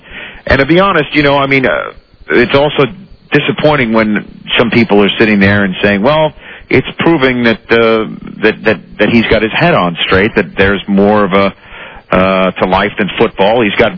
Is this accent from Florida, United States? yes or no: no; New York City, New York, United States; which I'm from New York City, one of my buddies from intermediate school